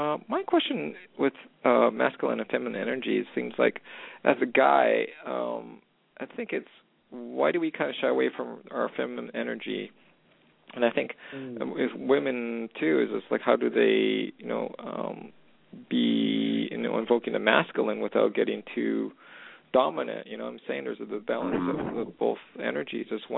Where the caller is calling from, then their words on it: Western Canada, Canada; I'm calling from Western Canada.